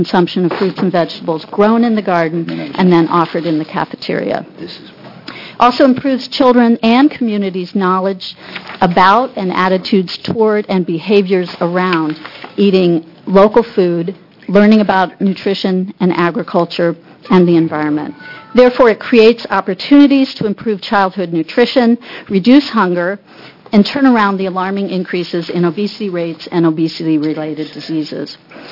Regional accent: Indiana, United States; my home state of Indiana, 7 cents

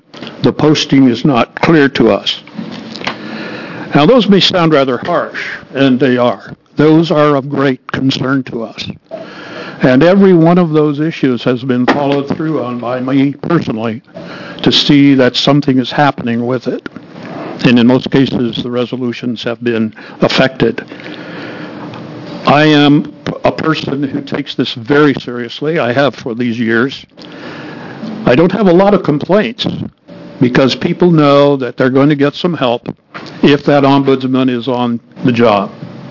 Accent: Oregon, United States; I am from Benton County.

